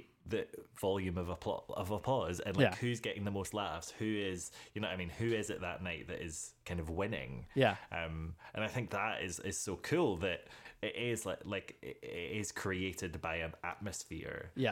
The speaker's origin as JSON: {"language": "English", "country": "United Kingdom", "said": "the thing that kind of obviously baffles me, obviously being British, is so much of it is like steeped in like pantomime as well."}